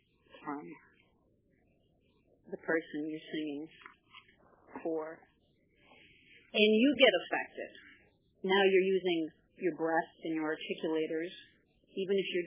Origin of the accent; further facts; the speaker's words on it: Pennsylvania, United States; I am also from Pennsylvania.